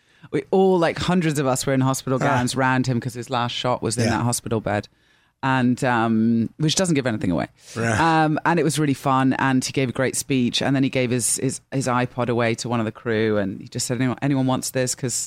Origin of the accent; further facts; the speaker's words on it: Scotland, United Kingdom; also born or lived in South America / Portugal / London; I'm definitely Scottish. And because my parents are Scottish, I was born there and I spent like 9 years old to 16 there. So, you know, it's in my blood.